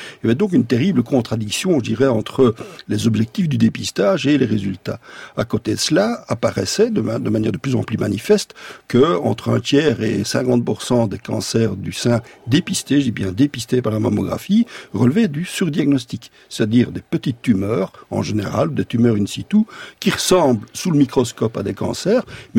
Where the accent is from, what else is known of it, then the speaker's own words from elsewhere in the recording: Brussels, Belgium; parce que j'étais à Bruxelles, ma ville natale